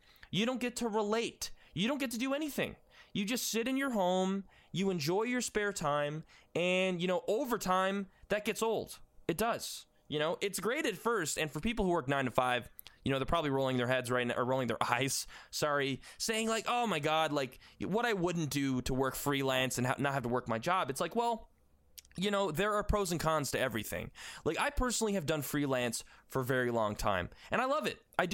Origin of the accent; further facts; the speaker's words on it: Newfoundland and Labrador, Canada; now in Toronto, Canada; I'm from Newfoundland. I am in Canada. That's a province of Canada. And essentially, I moved from Newfoundland, which is on the farthest east coast of North America, fun fact, to Toronto, Ontario, which is a huge city.